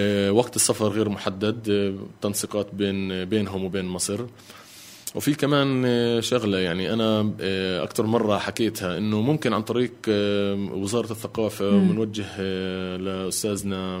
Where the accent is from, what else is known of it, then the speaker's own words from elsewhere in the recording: Bethlehem, West Bank, Palestine; هون برضو إحنا أبناء بيت لحم،